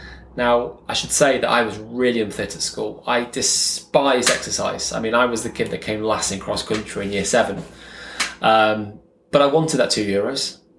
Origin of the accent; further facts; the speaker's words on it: Chester, North West England, United Kingdom; I was brought up in Chester. I wasn't born in the lakes. I've been here for about 4 years now.